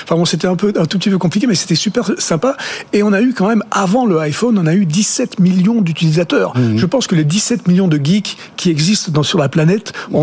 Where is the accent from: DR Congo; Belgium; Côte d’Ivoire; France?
France; Toulouse, Occitanie; Je suis vraiment français, franchouillard de base. Et c'est vrai que je suis toulousain.